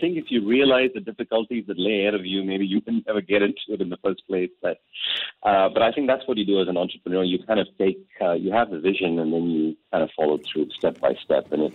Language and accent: English; India; now in United States; Indians love all things spicy, and I remember as an Indian in the U.S., my go-to comfort food was always Mexican.